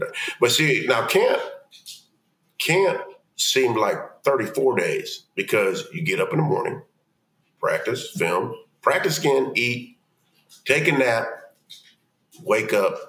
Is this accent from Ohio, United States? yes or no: yes; Ohio, United States; I'm from Ohio. I'm not sitting there watching Wisconsin football.